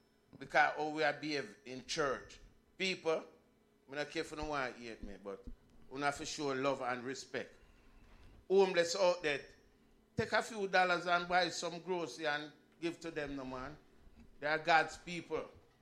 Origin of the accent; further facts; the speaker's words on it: Jamaica; so we as Jamaican have to support, and we don't want nothing go down, you know.